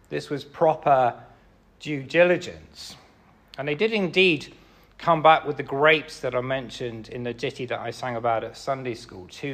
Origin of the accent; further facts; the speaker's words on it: Romsey, South East England, United Kingdom; So when I was a young boy growing up in Romsey Elam Pentecostal Church, and I think that explains quite a lot, doesn't it?